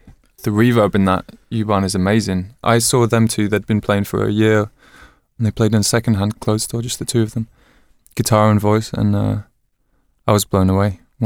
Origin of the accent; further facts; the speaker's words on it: São Paulo, Brazil; English is a second language; I grew up listening to British rock and pop. I was born and raised in Brazil, in Southeast São Paulo, and I spent a good part of my life in nature.